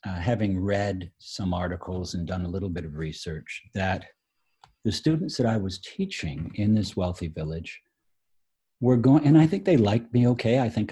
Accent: Toronto, Ontario, Canada; moved away as an adult; also born or lived in Winnipeg, Canada; now in United States; I was born just after the Second World War in 1948 in Toronto, Canada. So I grew up in Toronto, in Winnipeg, and then actually came to the U.S. in 1985.

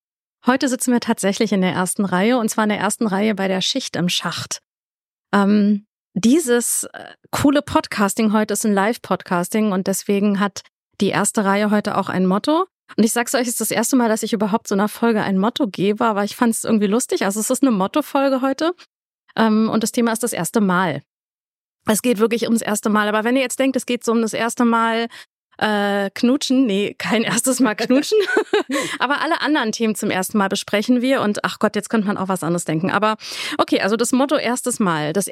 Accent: Berlin, Germany; ich als Berlinerin bin ja auch ein bisschen weit weg so.

